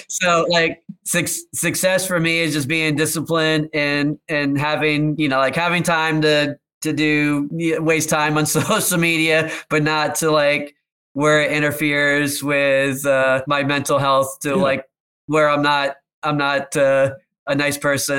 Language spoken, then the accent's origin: English; Florida, United States; I grew up in South Florida, so we go to Disney about every 2 years